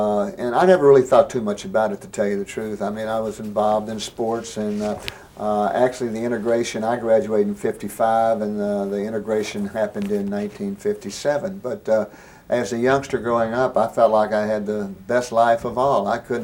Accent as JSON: {"language": "English", "town": "Little Rock", "region": "Arkansas", "country": "United States", "tie": "born or raised there", "said": "But it was growing up in Little Rock at that particular time, it was a nice place to grow up."}